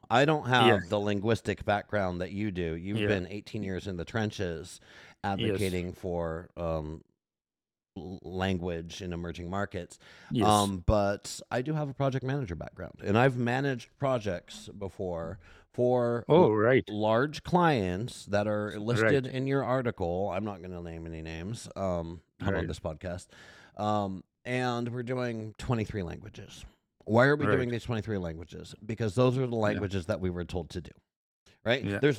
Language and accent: English; United States; I am an American. I grew up speaking English, right?